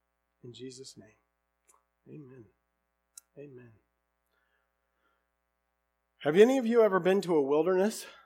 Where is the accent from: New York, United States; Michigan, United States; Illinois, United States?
Michigan, United States; Jackson; But in where I grew up down in the Jackson area and here, there is always sign of human habitation.